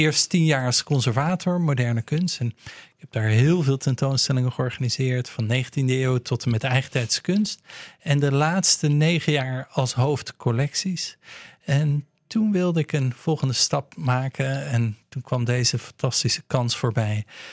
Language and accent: Dutch; Utrecht, Netherlands; Ja, ik ben opgegroeid in Utrecht. En altijd in het midden van het land eigenlijk gewoond. Maar ik heb in Groningen gestudeerd, kunstgeschiedenis.